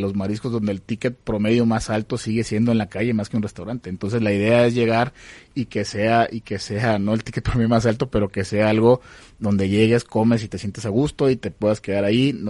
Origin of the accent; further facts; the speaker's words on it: Mazatlán, Sinaloa, Mexico; Yo soy de Mazatlán, de un puerto donde se come muy rico, donde la gente es muy alegre, donde la gente va literal a pasar un muy buen rato.